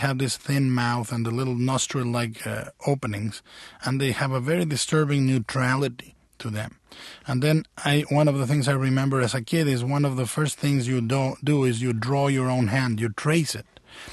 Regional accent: Mexico; All of it. I saw basically everything in my daily life. No domestic violence, but I did see a lot of violence on the street. I saw, you know, Mexico is not exactly a very guarded society.

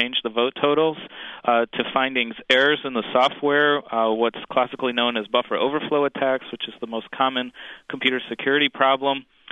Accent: Maryland, United States; than my home state of Maryland is in.

